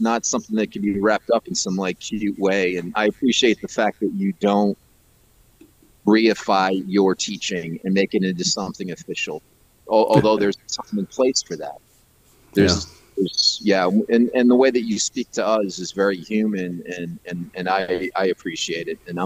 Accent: New York City, New York, United States; I'm sure I've had these kind of things before as a kid growing up in New York City

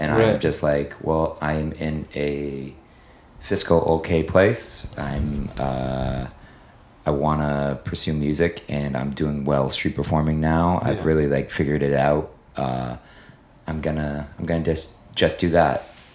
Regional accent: New Hampshire, United States; now in Cambridge, United States; I'm born and raised in New Hampshire. I live in Cambridge now.

